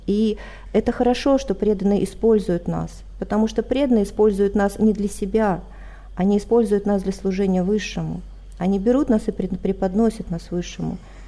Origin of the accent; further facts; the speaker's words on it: Siberia, Russia; born there; Я родилась в России, в сибирской глубинке.